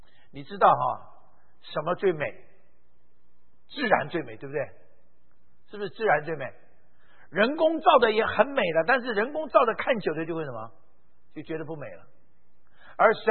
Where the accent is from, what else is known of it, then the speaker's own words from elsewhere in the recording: Taiwan; born there; 我为什么出生在台湾，你们为什么出生在国内，这不是我选的，这当初我爸爸逃到台湾去的，所以我就出生在台湾，都不是我选择的。